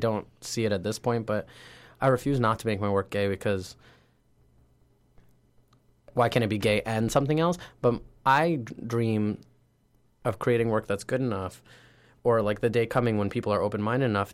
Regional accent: Queens, New York, United States; right. And so like I'm also from Queens, New York. I grew up with like a proliferation of different identities to myself.

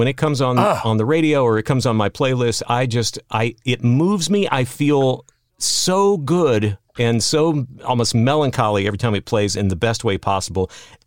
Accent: Texas, United States; Now, I grew up in Texas, and there is such a thing as the Texas horned frog

